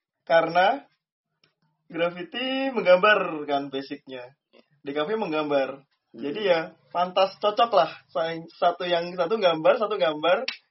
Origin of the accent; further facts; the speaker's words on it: Nganjuk, East Java, Indonesia; Kota asalnya dari Nganjuk.